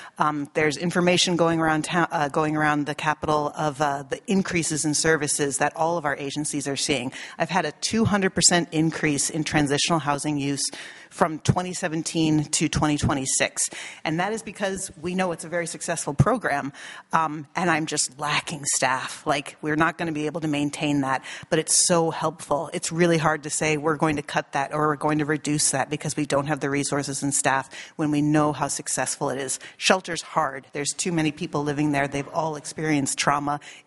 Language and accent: English; Bethel, Alaska, United States; I'm from the Bethel, and I work at the Tundra Women's Coalition.